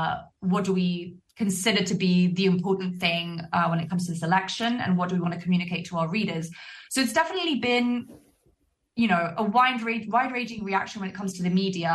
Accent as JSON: {"language": "English", "country": "Argentina", "said": "I am from Argentina, and I don't cover Argentina as a foreign correspondent, but I know plenty."}